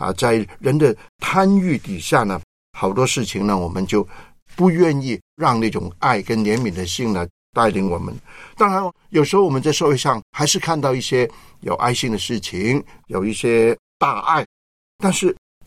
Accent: China; 那我们中国人就说哎，很注重亲情啊

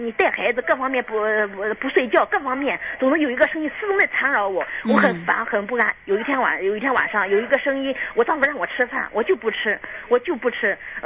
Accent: Zhengzhou, Henan, China; 我们是郑州的嘛。

